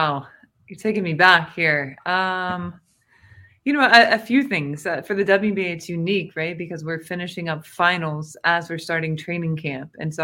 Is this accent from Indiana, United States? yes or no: yes; Indiana, United States; But growing up in Indiana, I mean, everyone has a hoop, right?